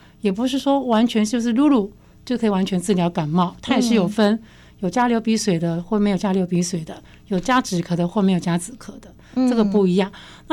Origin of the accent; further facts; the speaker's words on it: Taiwan; 那我们台湾人是没有这样子的文化了，不过我们台湾的老一辈人很喜欢吃